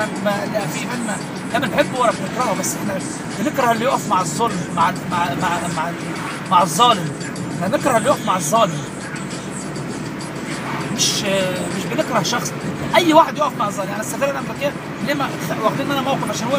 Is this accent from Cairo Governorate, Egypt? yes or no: yes; Cairo, Cairo Governorate, Egypt; أنا من شبرا معرفش الفرق، كلنا مع بعض سواسية